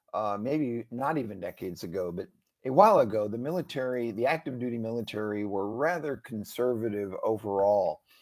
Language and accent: English; Virginia, United States; to include in my home state of Virginia